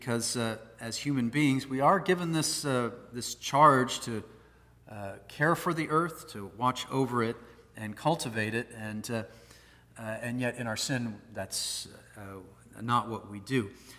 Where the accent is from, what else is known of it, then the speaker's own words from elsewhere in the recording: Washington, United States; I'm from Washington State. We're all tree huggers out there.